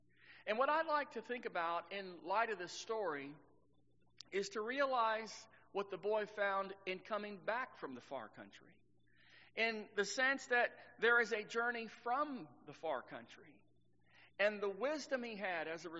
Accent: Texas, United States; I grew up in Texas, and where I grew up, it was very flat.

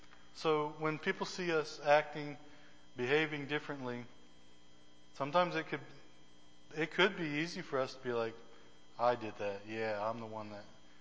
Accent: Maine, United States; You know, when I grew up in Maine, you got 6 months of winter from basically around October to the May or so.

